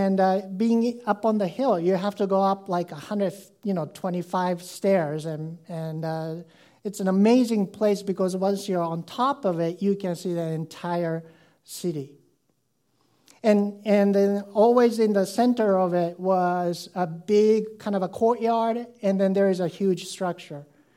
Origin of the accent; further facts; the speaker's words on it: Japan; English is a second language; I grew up in Japan, and in Japanese culture, you know, there are Buddhism and Shintoism, and where I lived nearby, there was a Buddhist temple.